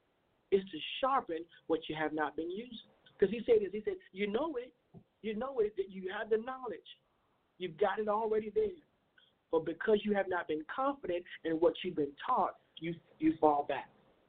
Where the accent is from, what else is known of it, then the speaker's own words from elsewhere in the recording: Chicago, Illinois, United States; Now, y'all know I'm from Chicago, so I got to say it.